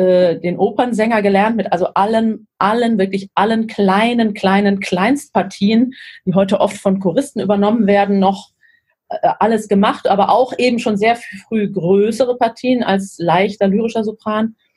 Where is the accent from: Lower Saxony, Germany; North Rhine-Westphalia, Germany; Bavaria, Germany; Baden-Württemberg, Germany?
Lower Saxony, Germany; born there; ich bin ja in Niedersachsen geboren. Der größte Teil meiner Familie lebt circa eine Autostunde von Hannover entfernt, immer noch. Ich lebe inzwischen auch wieder da, also bin auch nicht weit weg von Hannover